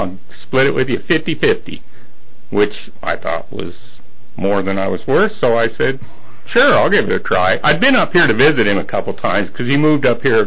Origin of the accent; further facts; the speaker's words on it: Denver, Colorado, United States; also born or lived in Wichita, Kansas; Well, I was born in Wichita, Kansas. Moved to Colorado when I was about 3, lived all over Denver growing up